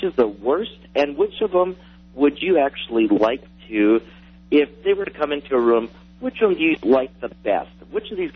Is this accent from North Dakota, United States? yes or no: yes; North Dakota, United States; I'm from North Dakota.